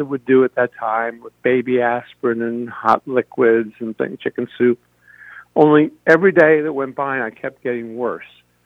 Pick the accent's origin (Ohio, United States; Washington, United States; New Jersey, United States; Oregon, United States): New Jersey, United States; New Jersey. I grew up in the North Jersey Shore.